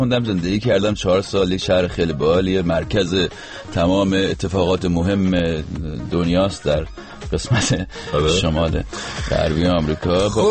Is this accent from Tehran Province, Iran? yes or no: no; Rasht, Gilan, Iran; born there